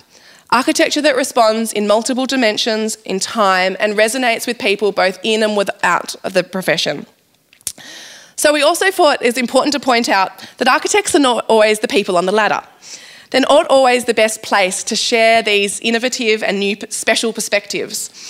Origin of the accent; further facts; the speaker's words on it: Pakistan; now in Sydney, Australia; As a child growing up in Pakistan